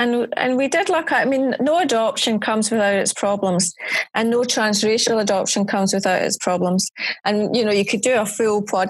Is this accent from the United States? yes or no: no; Scotland, United Kingdom; I'm Scottish. very defensive about being Scottish.